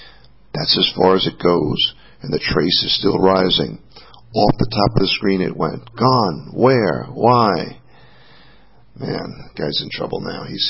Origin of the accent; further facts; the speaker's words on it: New York, United States; The old New York accents are interesting. I say that as a New Yorker.